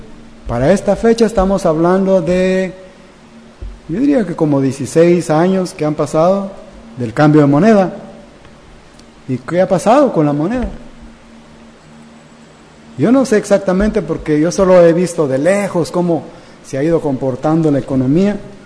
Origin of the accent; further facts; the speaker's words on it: Guatemala; born there; Me gusta Guatemala. Nací en Guatemala, me gustan los frijoles de Guatemala